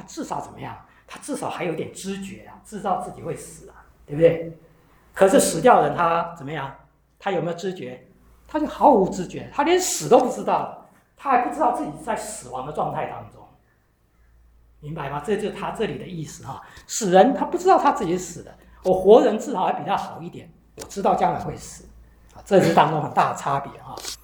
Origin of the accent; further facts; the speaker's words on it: China; 所以我们中国人很有意思啊